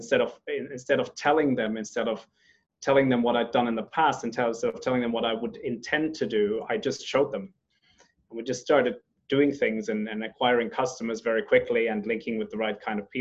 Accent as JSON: {"language": "English", "country": "Finland", "tie": "born or raised there", "also_born_or_lived": "Madagascar / Germany", "lives_now": "London, United Kingdom", "said": "So I hail from Madagascar, grown up in Finland and Germany, and I now live in London, and I'm 40 years old this year"}